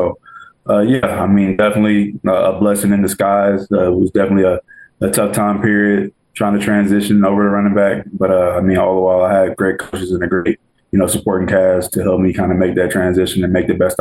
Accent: Port Arthur, Texas, United States; now in Chicago, United States; Definitely being from a small town. So I'm from Port Arthur, Texas, down in Southeast Texas.

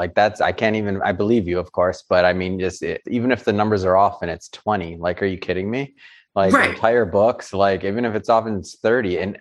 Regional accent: Detroit, Michigan, United States; I'm from Detroit.

